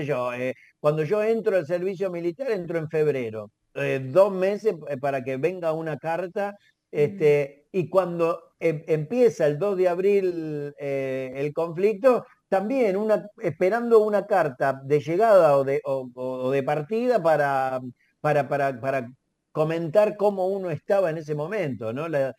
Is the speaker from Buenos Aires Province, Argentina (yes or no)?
yes; Munro, Buenos Aires Province, Argentina; voy acá a Campo de Mayo, yo soy de Munro